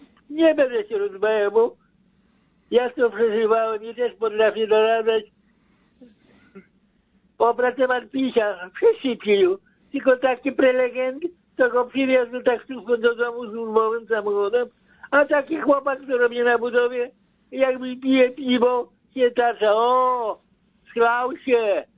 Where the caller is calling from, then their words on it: Lipno, Kuyavian-Pomeranian Voivodeship, Poland; Ja jestem z Lipna po sąsiedzku. Ja mam 81 lat, jestem dziadkiem.